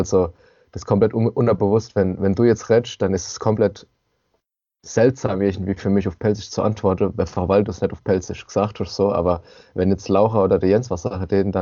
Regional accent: Ludwigshafen, Rhineland-Palatinate, Germany; also born or lived in Mannheim; Ich bin in Mannheim geboren, aber habe damals in Ludwigshafen gewohnt. Also schon immer Pfälzer Gewest. Es ist eine witzige Kombination bei mir, weil mein Vater ist aus Chile und meine Mutter ist von hier, also die ist auch hier aufgewachsen, ursprünglich Pfälzerin, deswegen spreche ich auch die Sprache, also den Dialekt.

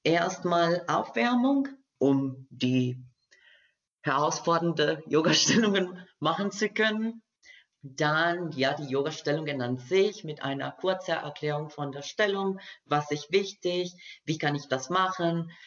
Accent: Costa Rica; German is a second language; now in Germersheim, Germany; ich komme aus Costa Rica und ich bin in Germersheim seit 2018 mit der Sprachkombination Deutsch, Portugiesisch, Französisch

